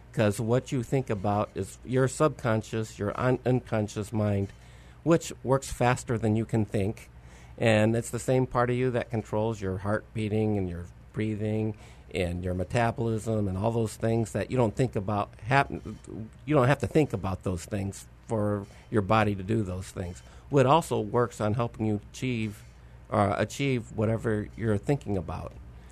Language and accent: English; Texas, United States; born there; also born or lived in Arkansas / Michigan; And then I was born in Texas, but we moved from Arkansas to Michigan, and then I wanted to get back to a warm state